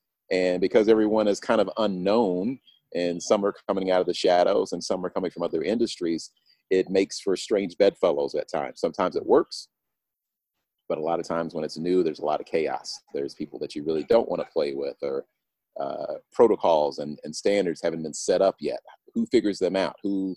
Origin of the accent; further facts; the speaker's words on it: Midwest, United States; I'm coming from the Midwest, so I had slacks on, a dress shirt.